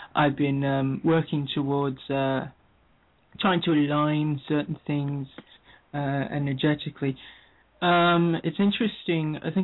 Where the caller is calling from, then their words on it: British Columbia, Canada; I'm calling from Southwest BC, Canada.